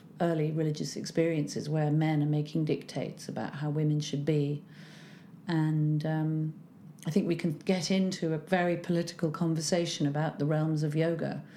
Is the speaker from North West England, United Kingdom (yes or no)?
no; Chelsea, London, United Kingdom; I was born in Chelsea, actually. So every time I walk from Victoria to try yoga, it's a journey through my childhood.